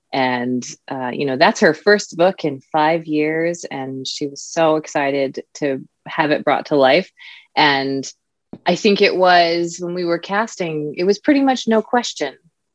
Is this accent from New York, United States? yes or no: no; Texas, United States; Because I'm from Texas.